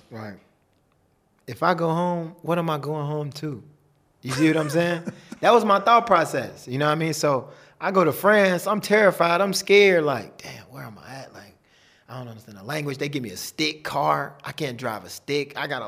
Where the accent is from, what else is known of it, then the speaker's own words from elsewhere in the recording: United States; I mean, you know, like being as an American, you kind of like, you trying to get the best check you can.